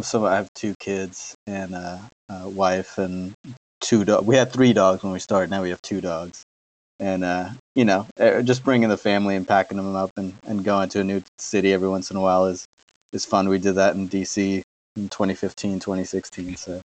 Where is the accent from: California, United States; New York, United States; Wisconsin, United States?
New York, United States; New York City; I grew up in New York City, and there wasn't a lot of wildlife per se to look